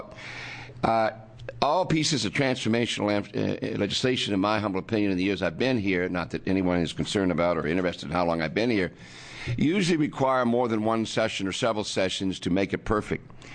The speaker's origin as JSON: {"language": "English", "town": "Salem", "region": "Oregon", "country": "United States", "said": "I'm from Salem."}